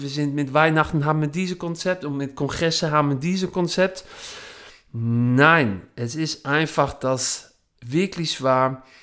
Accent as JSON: {"language": "German", "country": "Netherlands", "second_language": "German", "lives_now": "Germany", "said": "man hört es auch ein bisschen. Ich komme aus Holland, aber rund seit jetzt, ich glaube so 9 Jahre jetzt schon wieder in Deutschland."}